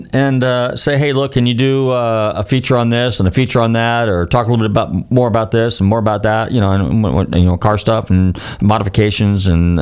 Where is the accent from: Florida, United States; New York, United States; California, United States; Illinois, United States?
California, United States; I mean, I grew up in Northern Cal, okay?